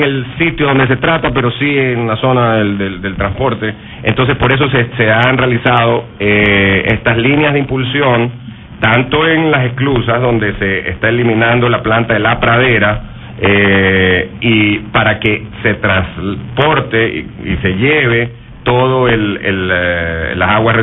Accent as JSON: {"language": "Spanish", "town": "Guayaquil", "region": "Guayas", "country": "Ecuador", "said": "los que viven al frente también, que somos guayaquileños."}